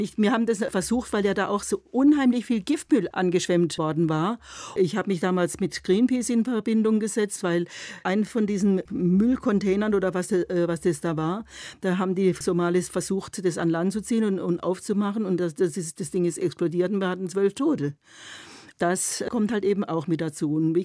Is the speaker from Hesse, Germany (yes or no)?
no; Freiburg, Baden-Württemberg, Germany; Ich bin in Freiburg aufgewachsen. Freiburg war ja noch französisch besetzt